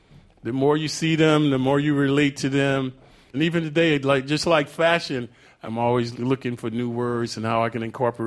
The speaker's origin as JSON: {"language": "English", "region": "the South", "country": "United States", "said": "And I'm from the South, so I still believe that if not for sports, the South would be segregated."}